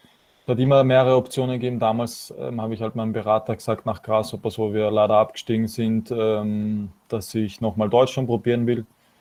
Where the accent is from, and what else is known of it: Austria